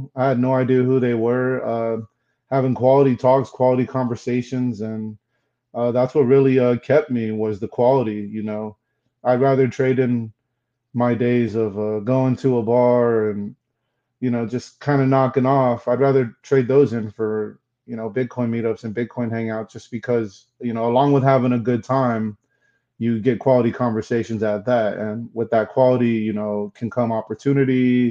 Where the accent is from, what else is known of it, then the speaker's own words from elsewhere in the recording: San Antonio, Texas, United States; Got a lot of pride in my hometown, and you know, I know we have a lot of hard workers down there. A concept that I'm really running with down in South Texas is San Antonio.